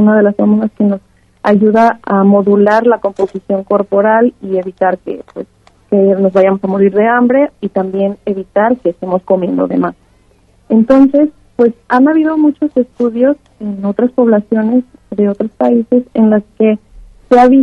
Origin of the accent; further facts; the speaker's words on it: Mexico; tenemos como mexicanos, pues ese peso